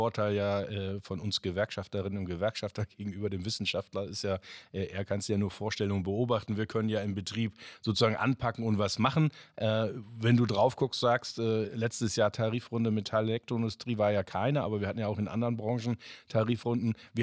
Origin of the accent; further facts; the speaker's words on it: Cologne, North Rhine-Westphalia, Germany; Viele wissen, ich komme ja aus Köln